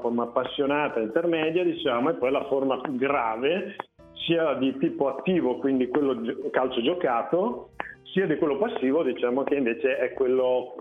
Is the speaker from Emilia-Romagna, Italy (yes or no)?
yes; Ferrara, Emilia-Romagna, Italy; Io sono di Ferrara, quindi sì.